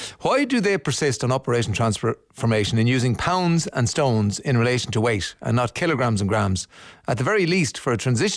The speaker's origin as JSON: {"language": "English", "region": "Leinster", "country": "Ireland", "tie": "born or raised there", "said": "I was brought up in Kildare, We're not near the sea."}